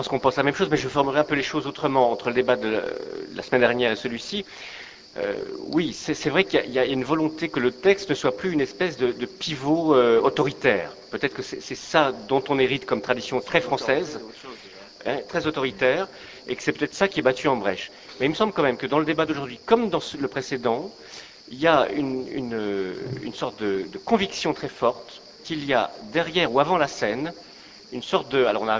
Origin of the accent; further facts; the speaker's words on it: Brussels, Brussels-Capital Region, Belgium; born there; je vais vous faire un aveu terrible, je suis né à Bruxelles